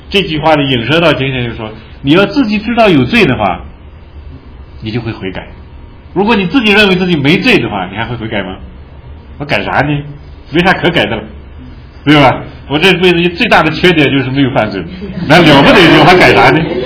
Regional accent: China; 我想我们中国人也是这样的风俗习惯，对吧？

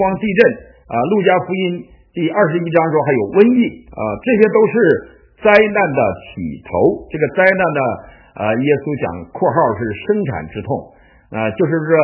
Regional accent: Northeast China, China; 你看看现在的东北，我的老家变成什么样子了。

